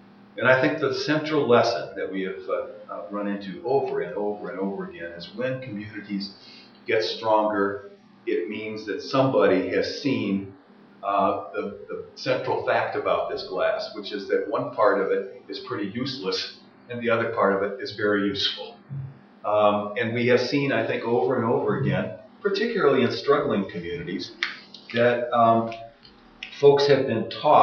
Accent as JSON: {"language": "English", "town": "Chicago", "region": "Illinois", "country": "United States", "said": "I come from Chicago, where my spouse Ingrid and I have lived for a long time and work and learn in."}